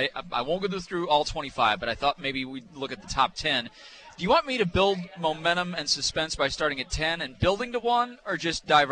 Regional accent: Kansas City, United States; also born or lived in Iowa; I'm a native of the state of Iowa. I only lived there till I was 6, so I didn't grow up there. I grew up in Kansas City, and I'm an Iowa Hawkeye fan

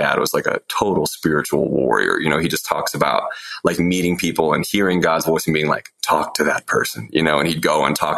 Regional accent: Las Vegas, Nevada, United States; born there; also born or lived in Japan / California; Well, I was born in Vegas. I spent a couple of years here, a little bit in Japan and California.

